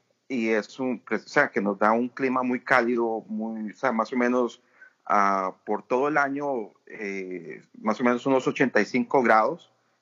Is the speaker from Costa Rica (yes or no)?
yes; Costa Rica; Hablar un poquito de mi tierra tan linda, que la quiero mucho.